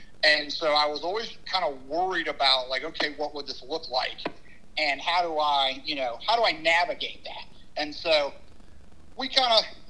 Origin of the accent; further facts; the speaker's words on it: Peachtree City, Georgia, United States; And we're both from Peachtree City, Georgia. We went to high school there and ended up at Georgia.